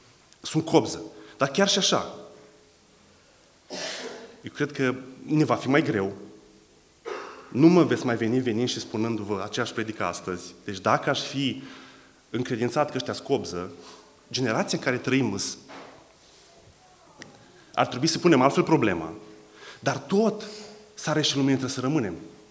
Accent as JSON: {"language": "Romanian", "country": "Romania", "said": "Este posibil să existe o bună parte din poporul în care eu trăiesc, eu sunt români, din prietenii mei"}